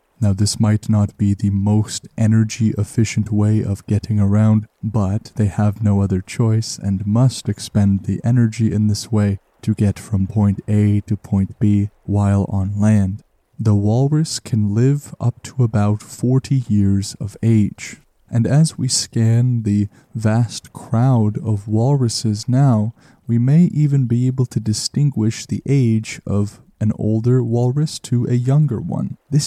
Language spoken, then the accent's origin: English; Canada; So perhaps one day as a Canadian, I will have to travel to see the mightiest walruses in Canada.